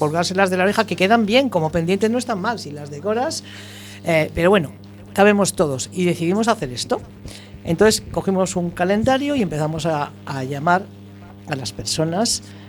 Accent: Ferrol, Galicia, Spain; born there; also born or lived in Madrid; Yo nací en Ferrol y me he venido de Madrid hace 3 años aquí

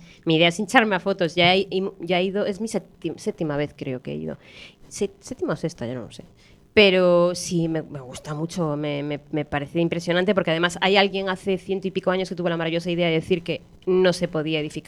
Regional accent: A Coruña, Galicia, Spain; Somos coruñesas, ¿eh?

